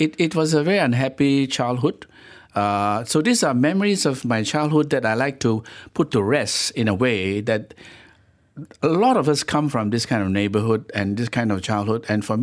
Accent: Kajang, Selangor, Malaysia; For me, I grew up in a shop house. Shop house is not a romantic idea to me.

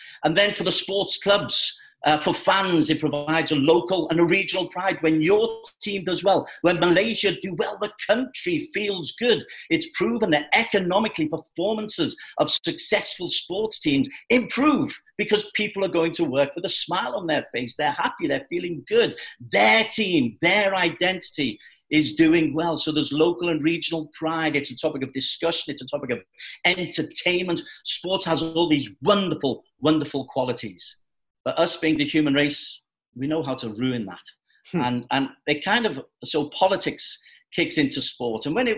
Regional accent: Liverpool, North West England, United Kingdom; There's a big Scottish community in Liverpool. We regard ourselves largely as British rather than English. We call ourselves the capital of Ireland, Scotland and Wales

